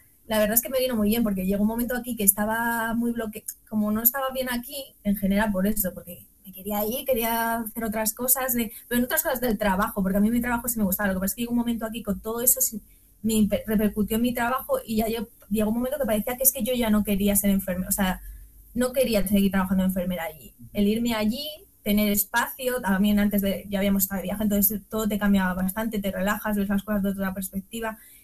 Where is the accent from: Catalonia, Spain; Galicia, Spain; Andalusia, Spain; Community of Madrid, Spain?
Community of Madrid, Spain; Madrid; A nosotros, por ejemplo, una gran ciudad, somos de Madrid, y una gran ciudad, no nos sentíamos cómodos ya aquí